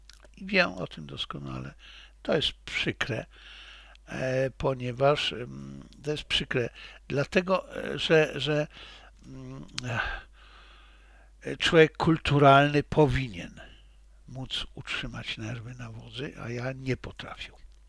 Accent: Lviv, Lviv Oblast, Ukraine; now in Poland; jestem pewien tego, że w tym obszarze jestem lwowiakiem w dalszym ciągu.

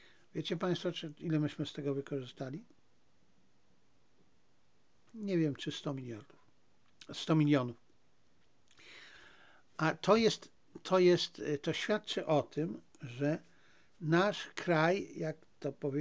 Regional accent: Zabrze, Silesian Voivodeship, Poland; ja w końcu pochodzę z Zabrza, to też niewielkie miasto.

